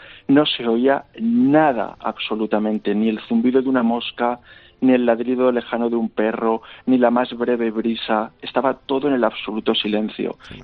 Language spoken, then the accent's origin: Spanish; Málaga, Andalusia, Spain; Pues yo soy de Málaga, soy malagueño